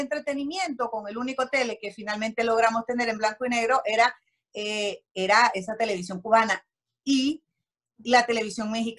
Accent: Honduras; Y hay tantas batallas en mi país, tantas luchas, aparte de los altos niveles de corrupción, el narcotráfico, la falta de creer, de transparencia. Está fracturada nuestra familia hondureña

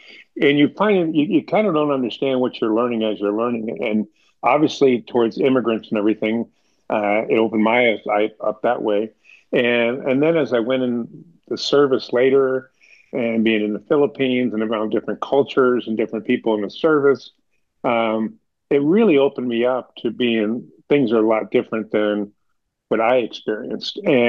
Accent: Hollywood, California, United States; Like I said, I grew up in Hollywood in the 1960s.

